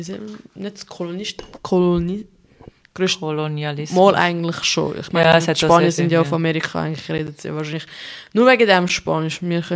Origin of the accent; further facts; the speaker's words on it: Italy; Als Italienerin